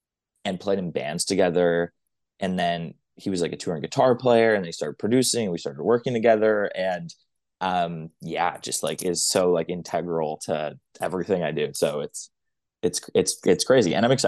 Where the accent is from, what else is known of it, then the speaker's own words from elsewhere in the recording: Toronto, Ontario, Canada; And yeah, I'm from Toronto.